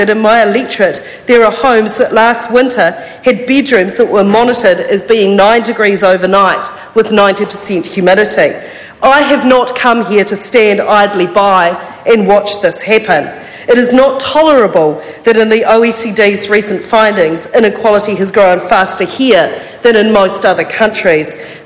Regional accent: Christchurch, Canterbury, New Zealand; Growing up in the Sydenham electorate, I learnt that selling assets is not the answer, no matter what the question.

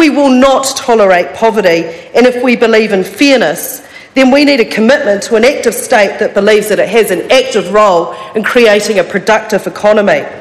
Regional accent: Christchurch, Canterbury, New Zealand; Growing up in the Sydenham electorate, I learnt that selling assets is not the answer, no matter what the question.

